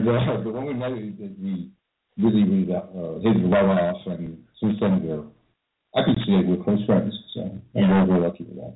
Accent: France; English is a second language; also born or lived in United States; now in Denmark; I'm French. I live in the States when I was a kid, so this explains my horrible accent. And I write both in French and English.

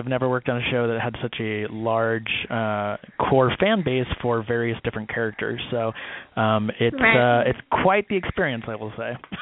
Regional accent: California, United States; I grew up in California, and it you know, obviously, as everyone knows, it rarely rains out here.

